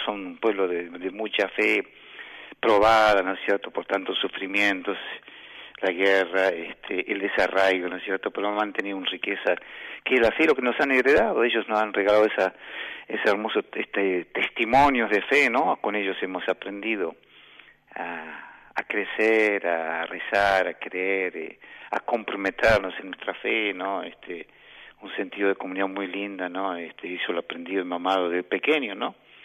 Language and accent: Spanish; Argentina; born there; nosotros nacimos todos aquí en la Argentina, así que nos crecían dos vertientes